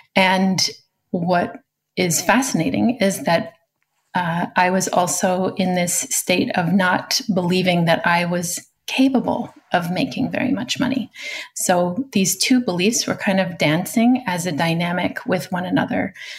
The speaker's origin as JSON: {"language": "English", "region": "Oregon", "country": "United States", "tie": "born or raised there", "said": "I was born in 1975 and I was raised on the Oregon coast with parents who had traveled or who had left the East Coast"}